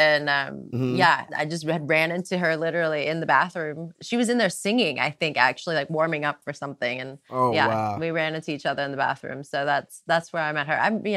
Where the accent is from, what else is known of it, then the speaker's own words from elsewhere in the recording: Mississippi, United States; accent: Southern drawl; My dad has tapes of me singing when I was 18 months old and I'm from Mississippi.